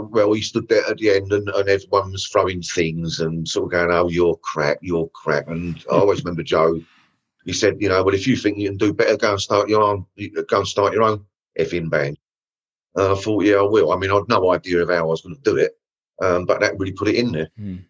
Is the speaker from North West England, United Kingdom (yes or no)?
no; Dagenham, London, United Kingdom; I'm not a Cockney. You know, and I don't come from East London. I come from East London, you know, and Dagenham at that time, it was a very comfortable but sterile comfortable, you know, all clipped privet hedges and things.